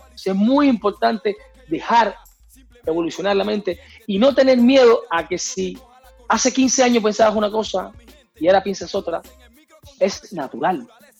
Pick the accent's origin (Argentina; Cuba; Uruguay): Cuba; Nosotros nacimos en Cuba, yo nací, por supuesto, después de la revolución